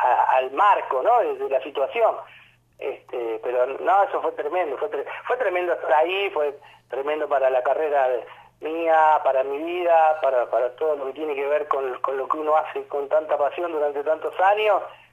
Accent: Argentina; que te nombren a vos, que sos el árbitro argentino

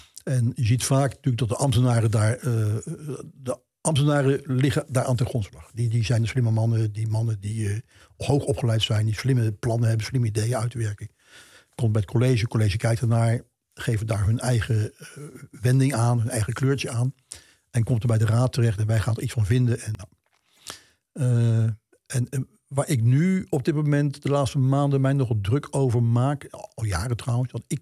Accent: Belfeld, Limburg, Netherlands; also born or lived in Emmen; ik kwam uit Belveld

